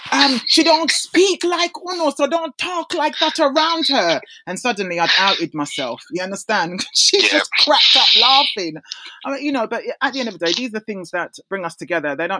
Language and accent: English; England, United Kingdom; born there; But they assumed that because I was born here in England